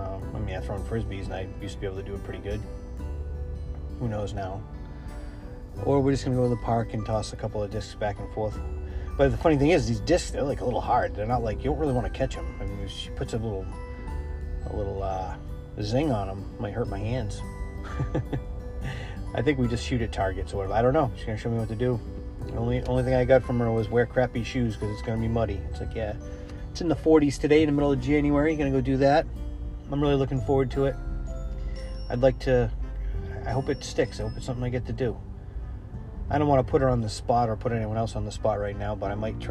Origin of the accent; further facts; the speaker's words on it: Worcester, Massachusetts, United States; accent: Worcester; but no, I'm not from Boston. You know, I'm not. I'm from Worcester. And there's a different accent, though it may be subtle. I think we sound a little more like people from Rhode Island.